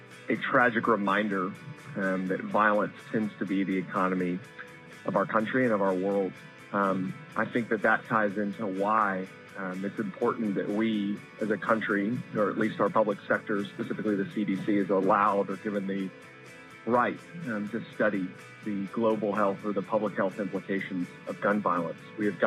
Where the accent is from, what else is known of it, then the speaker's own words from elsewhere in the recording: Atlanta, Georgia, United States; I'm from Atlanta, Georgia.